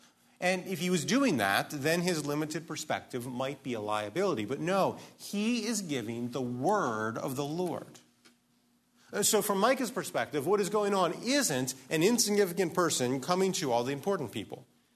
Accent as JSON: {"language": "English", "town": "Street", "region": "Maryland", "country": "United States", "tie": "born or raised there", "said": "I grew up in Street, Maryland. I bet you've never heard of that either."}